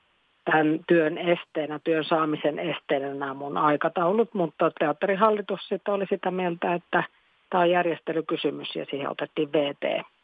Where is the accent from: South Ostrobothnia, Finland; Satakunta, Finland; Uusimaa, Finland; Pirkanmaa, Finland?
Pirkanmaa, Finland; Tampere; Tampere on mulle tosi tärkeä, se on mun kotikaupunki